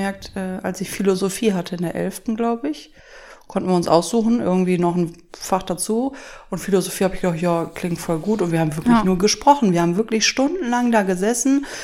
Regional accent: Düsseldorf, North Rhine-Westphalia, Germany; Die sind wahrscheinlich irgendwo noch in meiner Heimat in Düsseldorf.

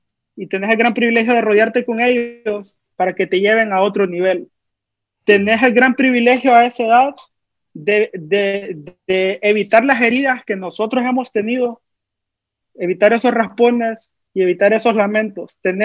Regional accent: Honduras; nosotros somos el futuro de Honduras, el presente y el futuro

